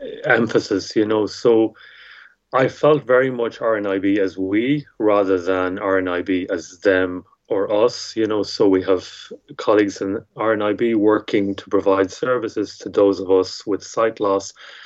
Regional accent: Ireland; now in London, United Kingdom; So I'm Irish, as you can tell by my accent, but I'm based in London and I've been here for many years.

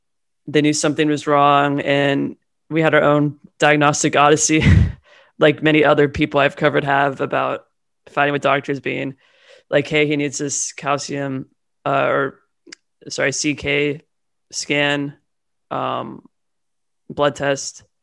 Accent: Newport Beach, California, United States; born there; So I was born in Newport Beach, so I haven't gone very far, back in 1997, so I'm 24.

